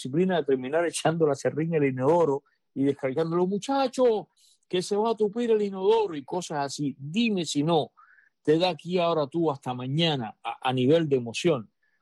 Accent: Cuba; now in Miami, United States; yo soy de Cuba, y que incluso hoy día vivo en Miami, donde no nieva

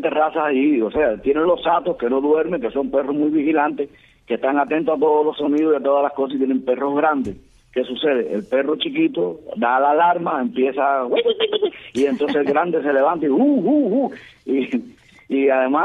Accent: Cuba; born or raised there

